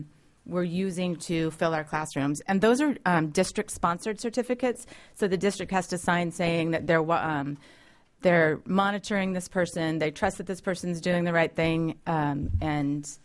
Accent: Anchorage, Alaska, United States; I was born and raised in Anchorage, and went to school

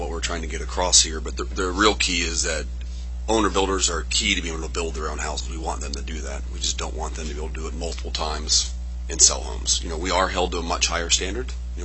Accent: Fairbanks, Alaska, United States; from Fairbanks, Alaska.

